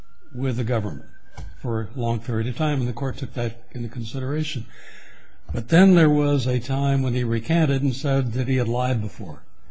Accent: Los Angeles, California, United States; I'm from Los Angeles

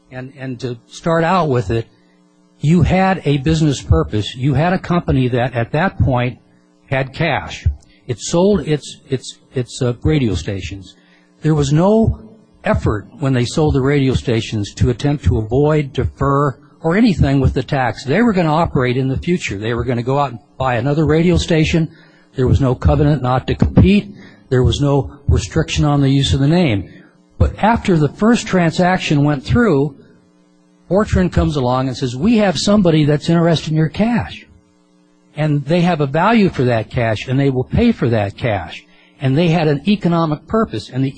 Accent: Phoenix, Arizona, United States; May it please the court. … from Phoenix, Arizona.

